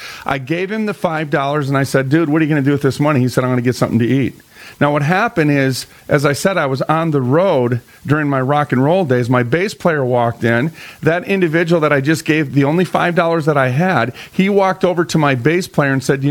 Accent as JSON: {"language": "English", "town": "Minneapolis", "region": "Minnesota", "country": "United States", "tie": "born or raised there", "said": "I was raised in North Minneapolis."}